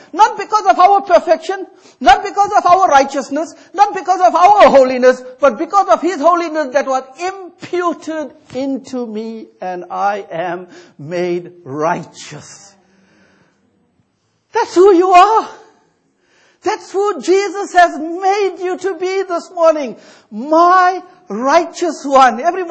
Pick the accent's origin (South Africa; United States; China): South Africa; I'm trying to say, I am from South Africa.